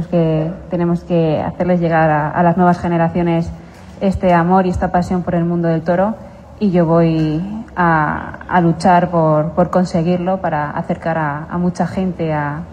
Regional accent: Aguilafuente, Castile and León, Spain; Mi afición y mi pasión por el mundo del toro nace en mi pueblo, que se llama Aglafuente, es un pueblo de una provincia de España que se llama Segovia

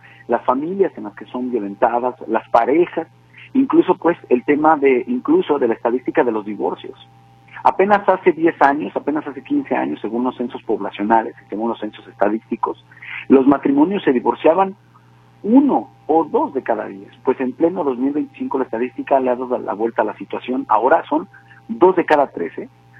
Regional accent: Jalisco, Mexico; de quiénes somos como jaliscienses y en pleno 2025

